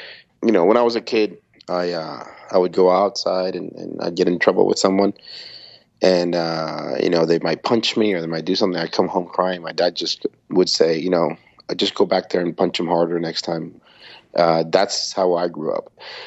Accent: Cuba; English is a second language; Growing up in Cuba

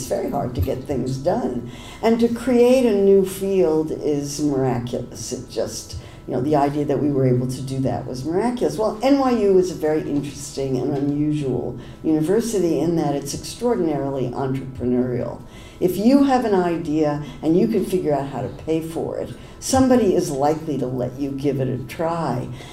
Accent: Berkeley, California, United States; I didn't really understand the difference between Democrats and Republicans, because I came from Berkeley and we thought they were all the same.

